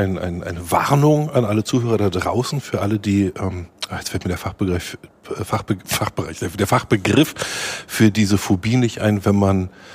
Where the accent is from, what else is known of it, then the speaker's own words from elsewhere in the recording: Berlin, Germany; Und ich bin ja Berliner.